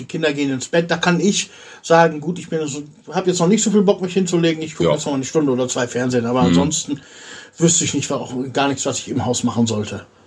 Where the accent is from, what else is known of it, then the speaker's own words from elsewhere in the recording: Bulgaria; German is a second language; Ob man denn auch als Bulgarin bei uns auch was kriegen könnte?